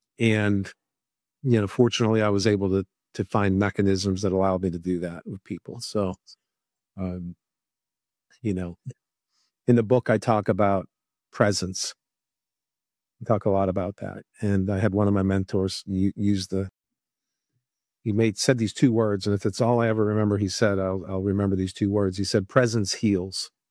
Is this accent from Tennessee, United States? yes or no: no; Pittsburgh, Pennsylvania, United States; I grew up in Pittsburgh, you know, that U.S. Steel job that was great.